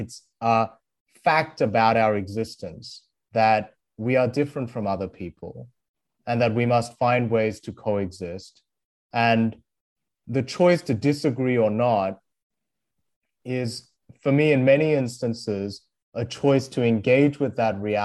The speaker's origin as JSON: {"language": "English", "country": "Australia", "tie": "born or raised there", "also_born_or_lived": "South Korea", "second_language": "English", "said": "I moved from South Korea, where I was born, to Australia in elementary school without speaking a word of English."}